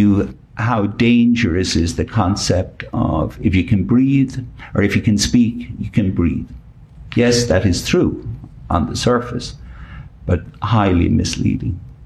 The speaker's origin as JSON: {"language": "English", "town": "Freshford", "region": "County Kilkenny", "country": "Ireland", "said": "No, I'm not from Dublin. I'm from a small village called Freshford in County Kilkenny in rural Ireland."}